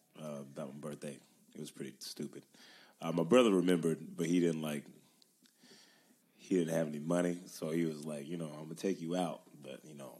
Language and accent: English; Memphis, Tennessee, United States; I was trying to act tough because I was from Memphis. And I'm still from Memphis